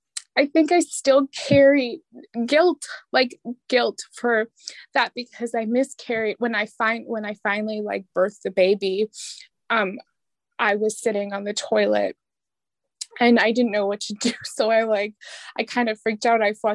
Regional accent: Ontario, Canada; now in Sault Ste. Marie, Canada; I'm from Kashkizogging First Nation, which is located north of Thunder Bay in Ontario. I currently reside in Bawating, which is also known as Sault Ste. Marie. It's at the top of the Mitt of Michigan, but on the Canadian side.

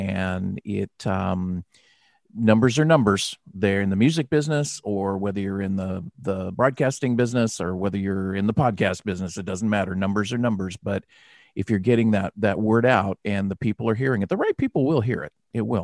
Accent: San Fernando Valley, California, United States; I grew up in the San Fernando Valley 100 years ago

